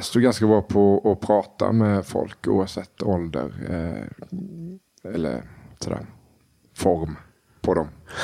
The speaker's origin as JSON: {"language": "Swedish", "region": "Småland", "country": "Sweden", "said": "Jag är smålänning och det var ju tufft på 1800-talet."}